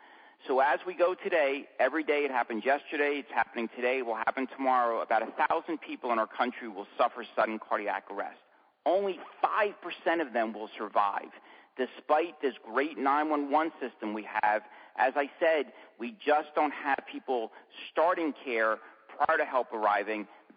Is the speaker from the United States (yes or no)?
yes; New Jersey, United States; I came back to my home state of New Jersey to ride on a 911 paramedic ambulance.